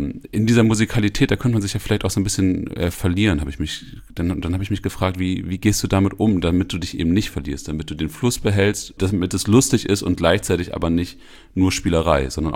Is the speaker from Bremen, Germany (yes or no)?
yes; Bremen, Germany; Was ich als Bremer spannend fand, ist, dass verschiedene Bremer Orte auftauchen.